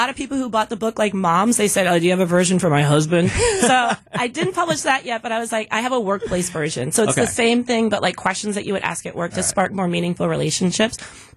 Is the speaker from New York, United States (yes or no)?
no; Milwaukee, Wisconsin, United States; moved away; you were one of the first people I met when I moved back to Milwaukee, my hometown, but I left for a really long time. Literally 20 years ago.